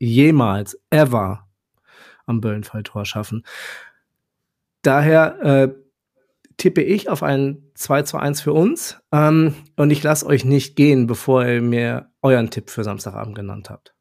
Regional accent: Paderborn, North Rhine-Westphalia, Germany; meiner Heimatstadt Paderborn

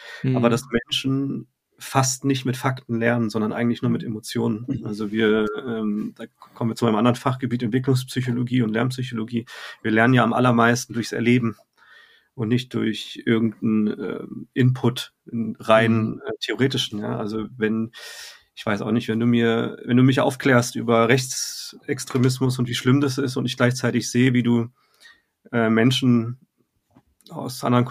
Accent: Freiburg, Baden-Württemberg, Germany; also born or lived in Berlin; Ich bin in Berlin geboren, aber ich wohne seit ich 3 bin in Freiburg.

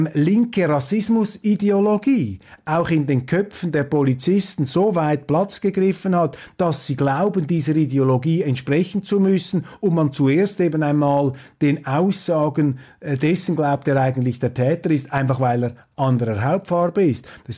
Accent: Switzerland; Als Schweizer kann ich nur sagen, es ist gut, wenn man nicht im UN-Sicherheitsrat dabei ist.

